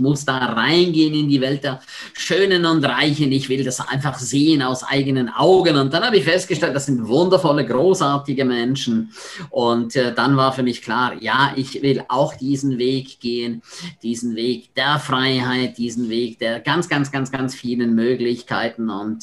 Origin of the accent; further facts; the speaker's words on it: St. Moritz, Graubünden, Switzerland; Ich bin aufgewachsen in St. Moritz.